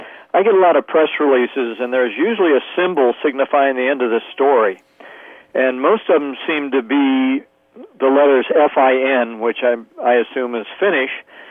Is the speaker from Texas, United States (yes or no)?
no; Hillsboro, Oregon, United States; I'm from Hillsboro, Oregon.